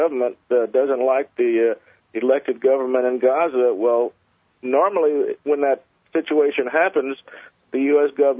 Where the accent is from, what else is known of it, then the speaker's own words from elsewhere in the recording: Saudi Arabia; I was raised in Saudi Arabia